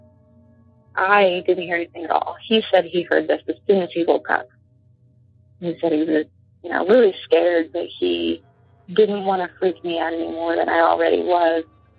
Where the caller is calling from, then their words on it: Indiana, United States; from Indiana, and I just want to tell you a quick little story.